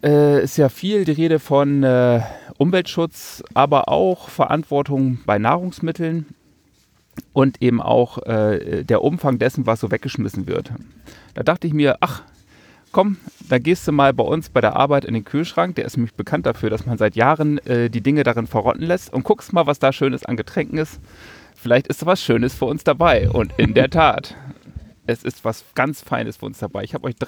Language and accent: German; Northern Germany, Germany; Ich komme aus Norddeutschland